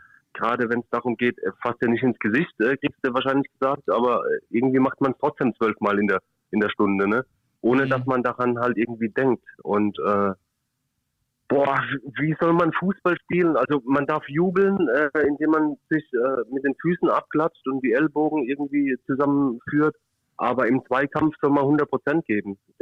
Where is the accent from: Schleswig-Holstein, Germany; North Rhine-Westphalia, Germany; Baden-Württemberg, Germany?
Schleswig-Holstein, Germany; Kiel; Ich als Kieler darf da sowieso nicht drüber reden.